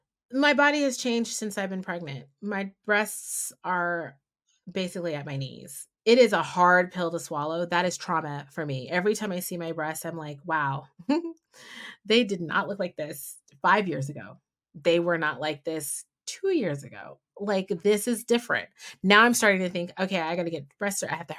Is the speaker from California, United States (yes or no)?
yes; San Francisco, California, United States; And my mom and dad were like, we're going to LA, because I'm from San Francisco.